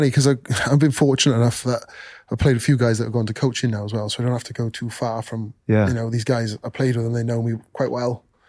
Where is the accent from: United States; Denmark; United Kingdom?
United Kingdom; Wales; I think I'm really conscious I'm a Welshman who represent the Lions